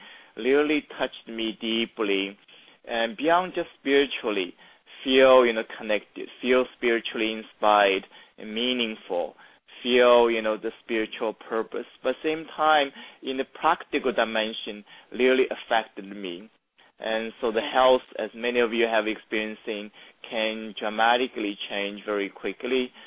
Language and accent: English; China; English is a second language; moved away as an adult; now in United States; I was raised in China in a small village and relatively unexposed